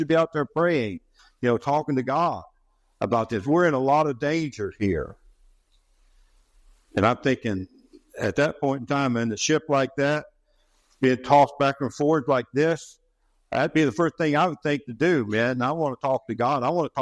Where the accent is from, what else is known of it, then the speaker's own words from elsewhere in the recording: West Virginia, United States; I'd never been there. I'm from West Virginia. You know, we got creeks and things like that. But we don't have anything like lakes or maybe small ones.